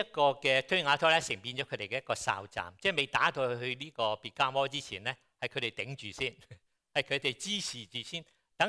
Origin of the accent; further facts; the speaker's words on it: China; 我哋中國人都係有啲咁嘅習慣嘅